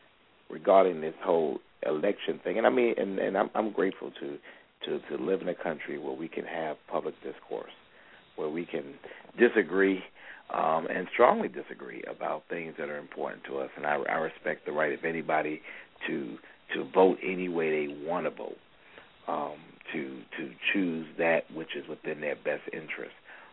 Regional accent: Brooklyn, New York, United States; And, you know, I'm from Brooklyn, and, you know, you recognize game when you see game.

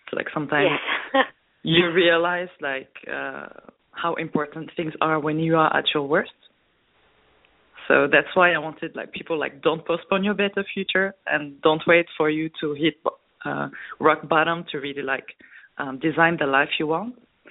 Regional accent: France; English is a second language; I'm from France, as you said.

